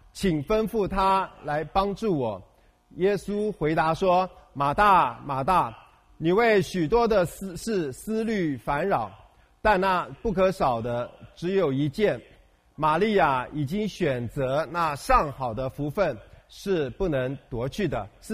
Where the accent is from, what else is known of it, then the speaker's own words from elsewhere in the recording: China; 我们中国人也很流行要做什么？吃饭嘛，对不对？